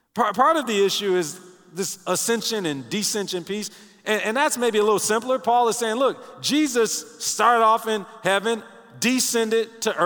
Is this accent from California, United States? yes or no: no; Detroit, Michigan, United States; Now, I grew up in Detroit